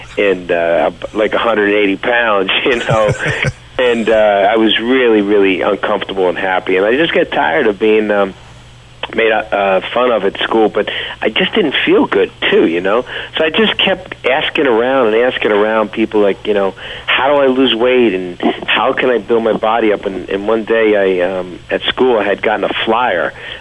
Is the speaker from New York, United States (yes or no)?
yes; Hawthorne, New York, United States; Well, I grew up in Hawthorne, New York, which is in Westchester County